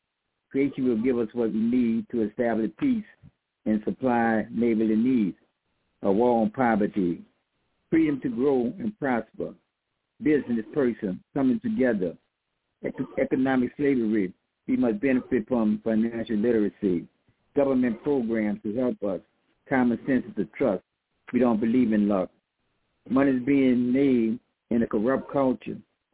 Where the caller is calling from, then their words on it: New Orleans, Louisiana, United States; from New Orleans, Louisiana.